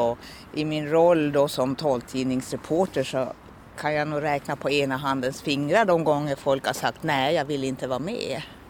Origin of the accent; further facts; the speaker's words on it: Norway; Swedish is a second language; moved away as an adult; now in Luleå, Sweden; jag är född och uppvuxen i Norge och flyttade till Luleå när jag var i kanske 25 års ålder.